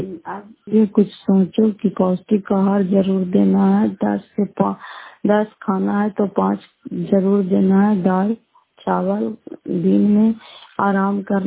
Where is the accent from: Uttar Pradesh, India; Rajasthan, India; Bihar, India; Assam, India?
Bihar, India; Fatehpur; मैं कुमार की नगर फतेहपुर पंचायत मकरौता जिला नालंदा करापसरा ब्लॉक की निवासी हूँ।